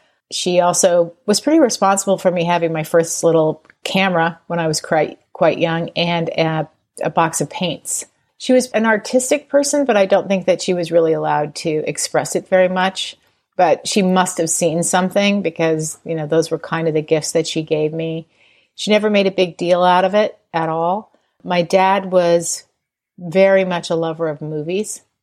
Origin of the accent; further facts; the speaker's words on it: Montana, United States; born there; We moved around a lot. I was born in Montana, which was a little obscure, but we moved constantly.